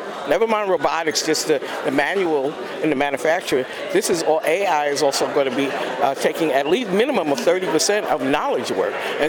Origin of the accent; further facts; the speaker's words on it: New York, United States; now in California, United States; Well, look at New York. I'm from New York, right? But I'm living here in California.